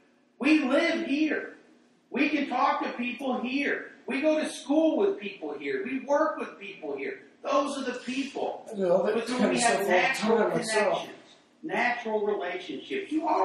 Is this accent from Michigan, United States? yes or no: yes; Michigan, United States; I grew up in Michigan, up in Yankee land.